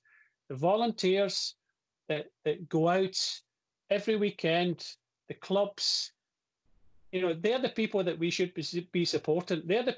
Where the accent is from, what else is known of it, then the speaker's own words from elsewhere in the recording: Scotland, United Kingdom; I can remember as a Scottish rider going to France and riding for ACBB